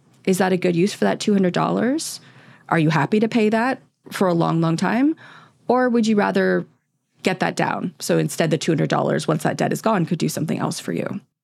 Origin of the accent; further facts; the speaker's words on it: Canada; the American debt system around schooling is quite wild to me as a Canadian